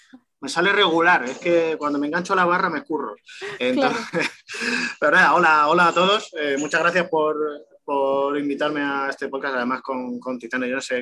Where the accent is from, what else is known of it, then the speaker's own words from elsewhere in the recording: Catalonia, Spain; accent: Terrassa; no está en mi vida en Tarrasa, pero por lo visto tengo acento de Tarrasa